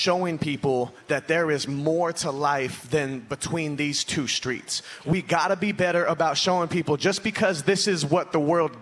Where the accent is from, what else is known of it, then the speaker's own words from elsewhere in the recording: Denver, Colorado, United States; Yeah, so I grew up in Denver, Colorado. Unfortunately, I did not grow up in the beautiful mountains. I grew up in the inner city of Denver, Colorado.